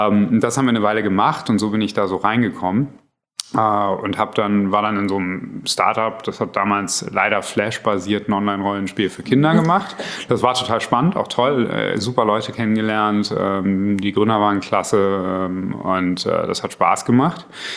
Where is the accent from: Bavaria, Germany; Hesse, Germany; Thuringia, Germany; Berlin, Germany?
Berlin, Germany; Ich bin eigentlich Berliner